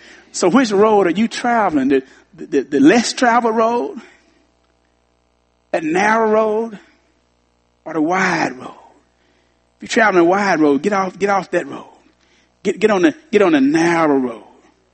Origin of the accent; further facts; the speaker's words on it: Arkansas, United States; I'm from Arkansas. We kind of grew up together, and you know, we all grew up in the church.